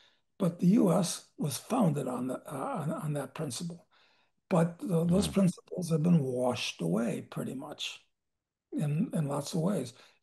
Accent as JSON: {"language": "English", "country": "United States", "said": "well, I like the States. I'm an American."}